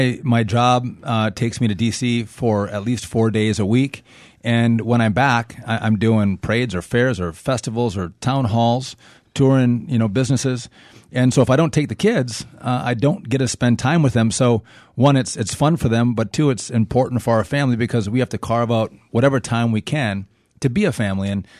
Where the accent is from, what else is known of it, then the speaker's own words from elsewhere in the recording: Hayward, Wisconsin, United States; I grew up in Hayward. I was log rolling and doing lumberjack shows. I had never been to D.C., really didn't go a whole lot of places in my youth outside of Wisconsin.